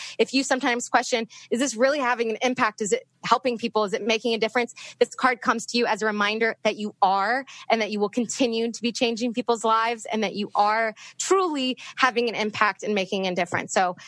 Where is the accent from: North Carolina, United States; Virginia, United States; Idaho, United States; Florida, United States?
Virginia, United States; Franklin Farm; cause I grew up in Northern Virginia and I went to Oakton.